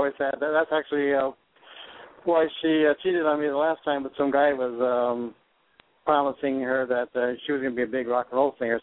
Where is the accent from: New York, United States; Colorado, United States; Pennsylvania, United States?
Colorado, United States; Denver; also born or lived in Wisconsin; I grew up in Denver.